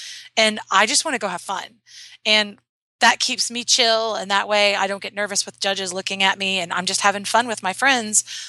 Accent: Missouri, United States; I grew up in Missouri and I hadn't been back in the summer in a while

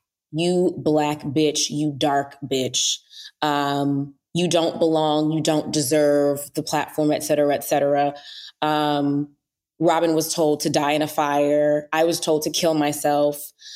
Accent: Georgia, United States; also born or lived in Biloxi; Yes. And then it's one thing, because I'm also from the South. I was born in Biloxi. I was raised in Georgia. My family's from Alabama, so I know the South all too well.

